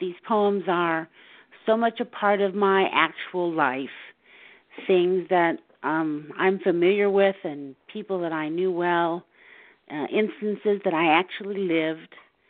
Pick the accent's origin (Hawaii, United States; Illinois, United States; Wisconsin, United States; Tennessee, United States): Illinois, United States; born there; I was born in Illinois.